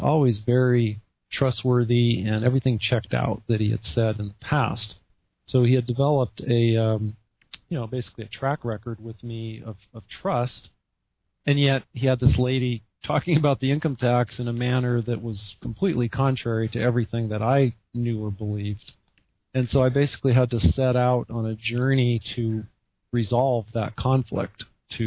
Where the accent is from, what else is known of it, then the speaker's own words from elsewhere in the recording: San Jose, California, United States; I was transferred 50 miles to the south to San Jose, California, which was my hometown.